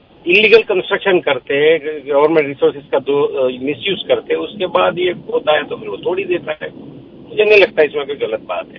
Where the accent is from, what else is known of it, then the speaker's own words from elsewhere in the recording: Ahmedabad, Gujarat, India; मैं अहमदाबाद से हूं